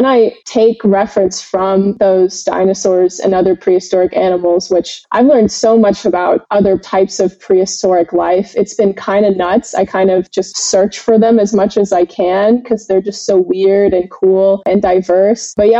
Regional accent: Houston, Texas, United States; where I grew up in Houston, Texas. My grandmother had a membership to the Houston Museum of Natural Science.

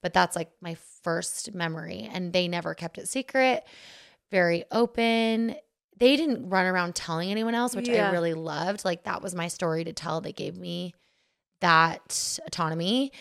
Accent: Rhode Island, United States; born there; So I was born in Rhode Island, and then my parents were in Boston at the time.

